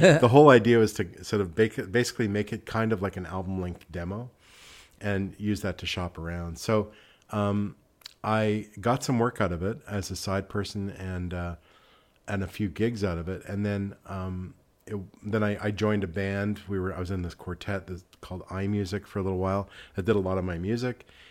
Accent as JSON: {"language": "English", "town": "Montreal", "region": "Quebec", "country": "Canada", "tie": "born or raised there", "lives_now": "Prince Edward Island, Canada", "said": "Yeah, born and raised in Montreal."}